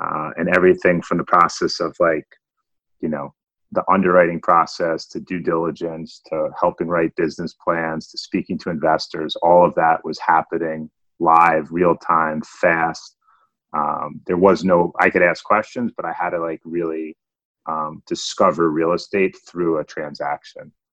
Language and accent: English; New York, United States; So I grew up in the in Westchester, just outside of New York City.